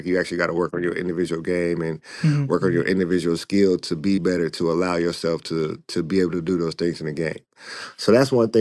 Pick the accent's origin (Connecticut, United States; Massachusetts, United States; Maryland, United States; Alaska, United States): Alaska, United States; For me, it was fun. It was definitely tough just because, you know, a lot of coaches doesn't come to Alaska to see you play.